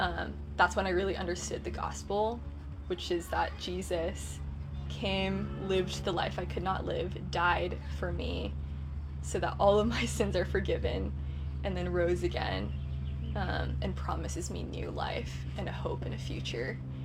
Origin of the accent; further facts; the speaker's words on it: Arcadia, United States; living with my family, living in my hometown in Arcadia.